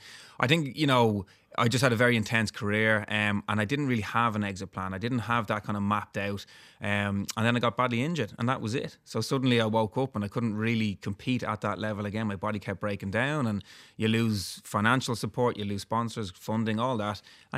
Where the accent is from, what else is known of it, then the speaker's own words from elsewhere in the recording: Dublin, Leinster, Ireland; Now, I grew up around Marley Park. My running club, Dundrum South Dublin, started there.